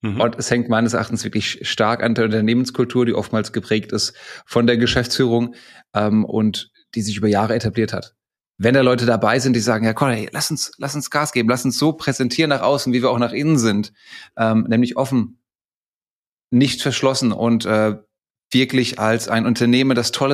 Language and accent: German; Frankfurt, Hesse, Germany; Ich bin Frankfurter Bub, geboren und aufgewachsen